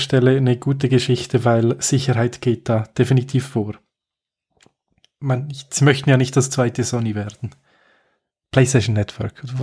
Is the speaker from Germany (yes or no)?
no; Switzerland; als Schweizer können wir ja nicht, wirklich zumindest